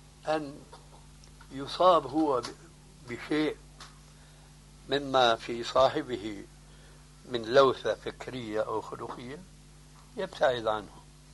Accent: Syria; الحكاية التي تحكى عندنا في سوريا

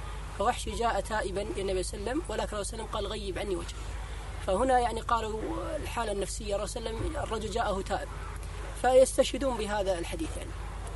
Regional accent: Kuwait; عندنا في الكويت بين مجموعة الشباب المسلم ملتزم

